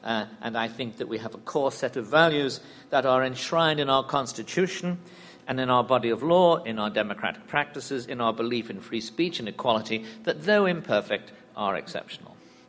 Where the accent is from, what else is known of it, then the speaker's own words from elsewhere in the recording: United Kingdom; I am not an American. I remain a loyal subject of Her Majesty Queen Elizabeth II of Great Britain and Northern Ireland.